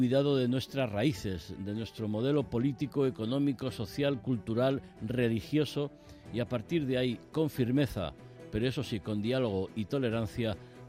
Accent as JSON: {"language": "Spanish", "country": "Spain", "said": "nos va a afectar muy directamente a nosotros como españoles y europeos"}